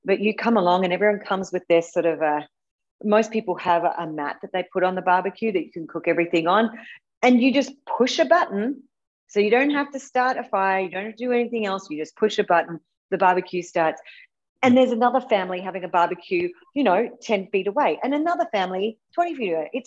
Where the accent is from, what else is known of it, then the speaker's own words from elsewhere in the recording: Western Australia, Australia; And I'm from Western Australia. I'm not from Perth, but I do go to Perth regularly.